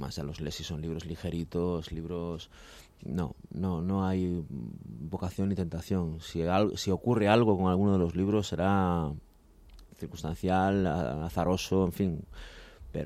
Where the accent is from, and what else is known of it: Galicia, Spain; now in Madrid, Spain